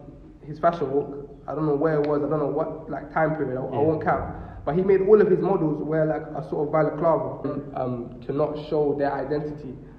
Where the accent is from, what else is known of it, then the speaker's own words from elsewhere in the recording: London, United Kingdom; because I'm from London, I'm from, let's say, the hood, innit? I don't like to say the hood, but I'm from the hood.